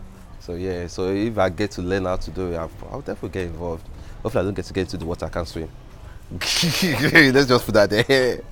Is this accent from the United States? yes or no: no; Nigeria; Like, obviously I'm from Nigeria, you've heard of snows, but you never get to see it.